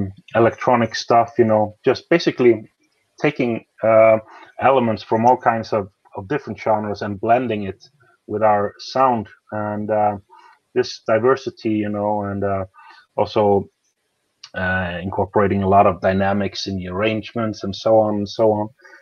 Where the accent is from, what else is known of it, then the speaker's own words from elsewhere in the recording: Norway; English is a second language; we have two guys from France now, and I'm from Norway and the drummer from England